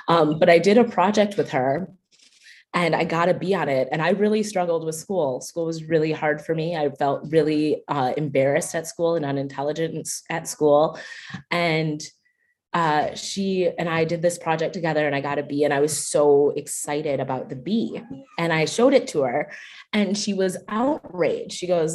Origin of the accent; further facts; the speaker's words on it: Madison, Wisconsin, United States; I was born in Madison, Wisconsin, and I went to school here and I love this community for a reason.